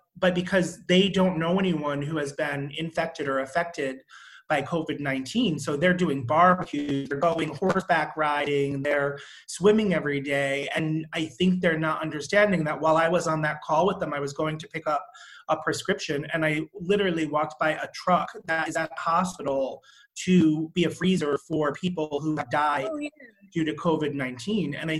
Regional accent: New York, United States; it is almost impossible for me to believe as a New Yorker, but many of our artists and estheticians that listen to the podcast are being asked to go back to work this week.

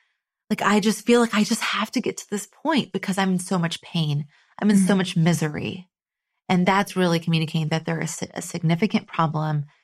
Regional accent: Texas, United States; now in New York, United States; So I'm from Texas originally, and my husband's from Jersey. And I moved here about 11 years ago.

